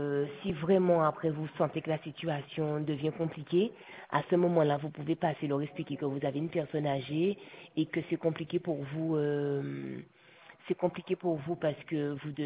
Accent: Guadeloupe, France; Je suis une Guadeloupéenne, moi.

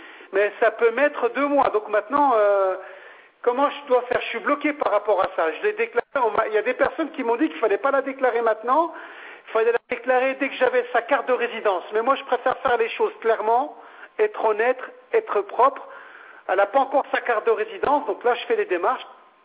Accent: France; born there; je suis français, j'ai une carte d'identité française, je suis né en France, donc voilà.

